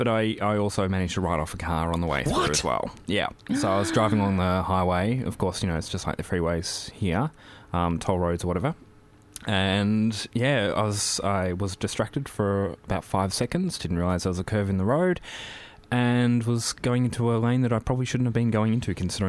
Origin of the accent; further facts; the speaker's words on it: Australia; realised that I was from Australia